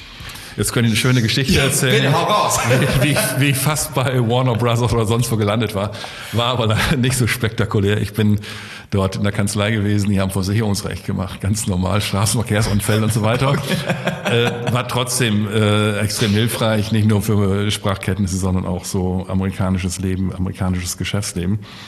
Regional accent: Osnabrück, Lower Saxony, Germany; Ich bin in Osnabrück geboren, also in der totalen Provinz, habe da mein Abitur gemacht, bin am letzten Tag nach meinem Abitur gleich abgehauen, habe dann in Göttingen studiert, dort Jura.

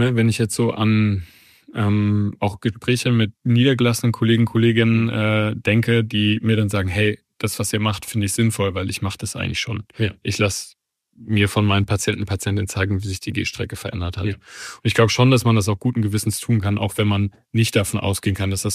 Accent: Eifel, Germany; ich komme aus der Eifel

